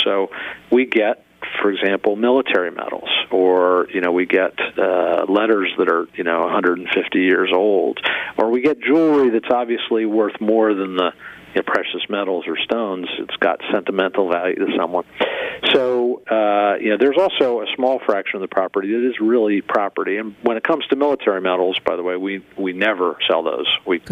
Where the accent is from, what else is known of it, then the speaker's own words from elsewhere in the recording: Berwick, Pennsylvania, United States; Well, I grew up in Berwick and went to school in Kingston, and then moved down to the southeast Pennsylvania.